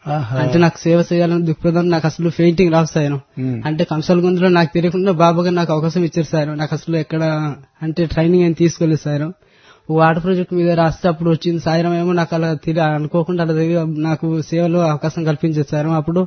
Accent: Kuksha, Andhra Pradesh, India; మాది విశాఖపట్నం జిల్లా సాయిరామ్, విశాఖ ఏజెన్సీ ప్రాంతానికి చెందిన కుంపేట మండలం పాడేరు డివిజన్ కుక్ష గ్రామం సాయిరామ్.

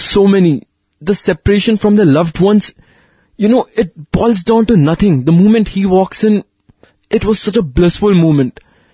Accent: Bihar, India; I'm from Bihar, and my Telugu, even to this date, even though I spent 12 years, it's real bad.

